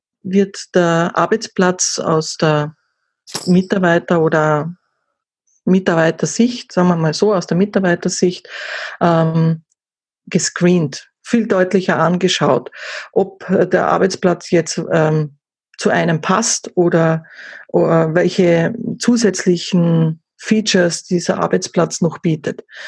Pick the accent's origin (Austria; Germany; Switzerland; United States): Austria; Ja, ich komme aus Österreich, ich bin gelernte Österreicherin